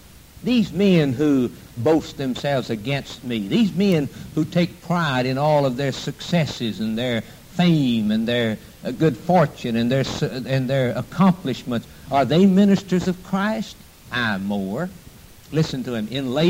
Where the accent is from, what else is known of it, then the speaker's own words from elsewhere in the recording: United States; I'm glad I'm an American. I'm glad I live in this country.